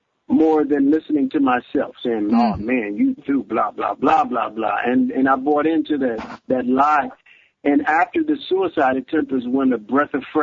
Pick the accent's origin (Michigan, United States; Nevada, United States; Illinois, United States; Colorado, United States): Michigan, United States; Detroit; I'm from Detroit, so Detroit is the singing capital, it still is, of the world.